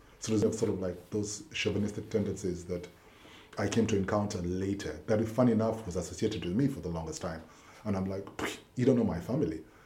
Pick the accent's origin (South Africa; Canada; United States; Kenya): Kenya; Nairobi; also born or lived in Kisumu; now in Amsterdam, Netherlands; I was born in Kisumu in the early 70s. My dad was a hospital administrator, so he moved to Nairobi by 1979, and since then, literally, I became a Nairobi resident. So Nairobi largely is where I grew